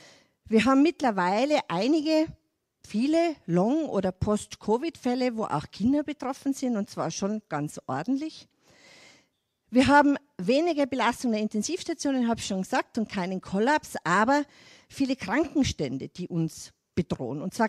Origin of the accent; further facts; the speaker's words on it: Tyrol, Austria; wir als Tiroler haben diesen Lockdown eigentlich nicht als Panikmache empfunden